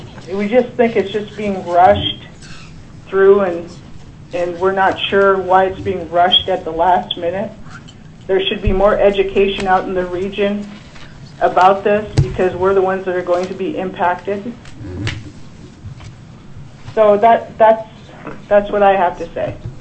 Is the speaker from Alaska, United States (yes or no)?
yes; Iliamna, Alaska, United States; I grew up in Iliamna, Alaska.